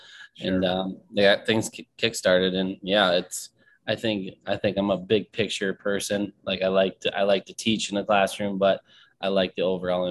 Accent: Minnesota, United States; Yeah, I'm from Minnesota. I graduated from Bemidji State University in 2009. And then I moved to South Dakota and served as a kindergarten teacher for White River School District in South Dakota for two years.

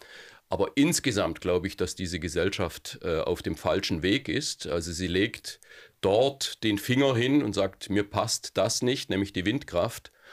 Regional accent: Germany; Naja, ich bin ja jetzt ausdrücklich als Deutscher in diese Sendung eingeladen.

